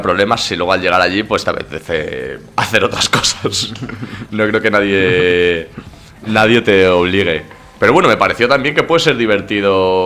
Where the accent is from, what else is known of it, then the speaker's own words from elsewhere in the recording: Castile and León, Spain; yo soy de un pueblo de Valladolid que tiene menos de 100 habitantes